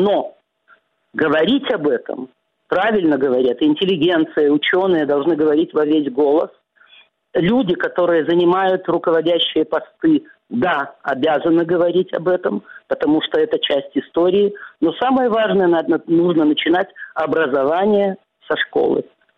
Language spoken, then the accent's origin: Russian; Belarus; ну, я выросла в Беларуси, родилась.